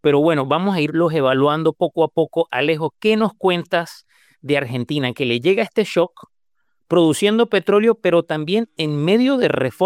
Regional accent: Venezuela; que es Venezuela, mi país de origen

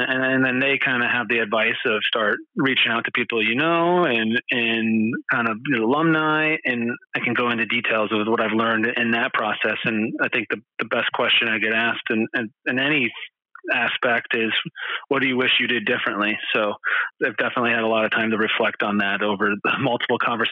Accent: Michigan, United States; moved away as an adult; also born or lived in Boston / New Hampshire / Stamford, Connecticut; So I grew up in Michigan. After high school, moved to the Boston area for 2 years, played junior hockey, ended up going to college in New Hampshire

